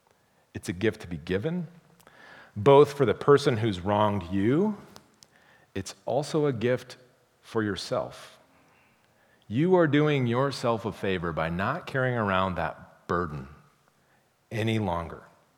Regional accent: Iowa, United States; I grew up in Iowa. Real wrestling is not what's on TV now.

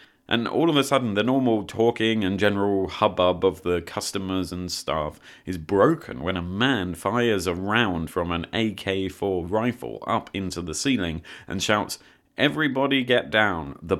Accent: United Kingdom; Back in my home country of the UK

